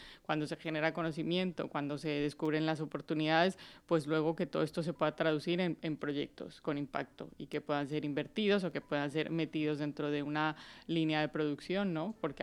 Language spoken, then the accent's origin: Spanish; Colombia; now in Valencia, Spain; De Colombia.